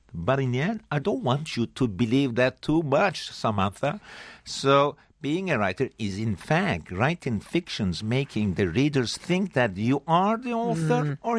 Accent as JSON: {"language": "English", "country": "Turkey", "said": "I come from Turkey, where was a country which was never colonized."}